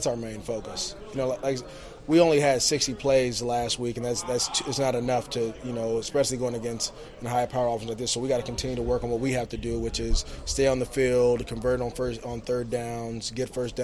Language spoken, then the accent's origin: English; Antioch, California, United States; I've been an underdog my whole life. I came from Antioch, California. You were there. You saw it.